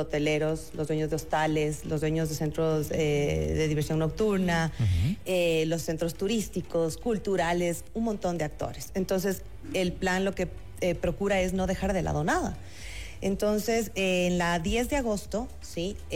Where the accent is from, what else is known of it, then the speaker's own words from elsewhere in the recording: Pichincha, Ecuador; yo crecí en la Mariscal porque mi abuela vivía en la Cala Mi Reina Victoria.